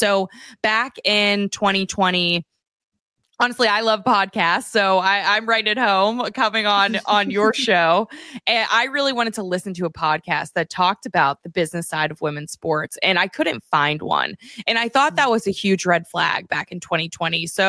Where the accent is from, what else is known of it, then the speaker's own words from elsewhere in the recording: Pittsburgh, Pennsylvania, United States; So I'm from Pittsburgh, PA. I'm from a big family. I'm one of eight kids.